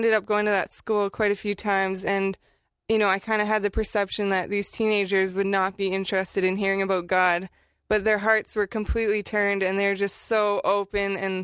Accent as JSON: {"language": "English", "region": "Saskatchewan", "country": "Canada", "said": "I'm from Saskatchewan, Canada, and I'm 26."}